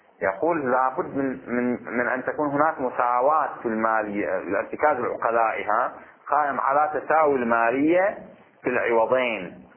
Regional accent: Bahrain; الخبز عندنا في البحرين يباع ب20 فلس

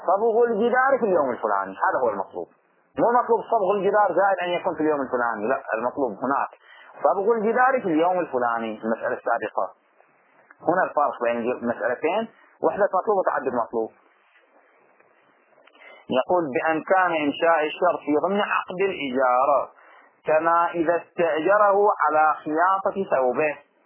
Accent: Bahrain; إحنا في لهجتنا العامية نقول ما في فرق، هذا واحد وذاك واحد، ما في فرق. في البحرين تروح توقف أي واحد في المنامة

